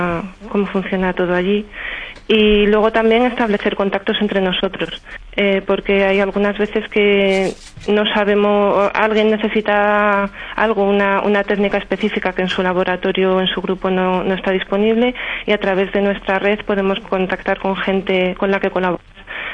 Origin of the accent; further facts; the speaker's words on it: Salamanca, Castile and León, Spain; Yo soy de Salamanca y el invierno de Salamanca no tiene mucho que envidiar al invierno noruego.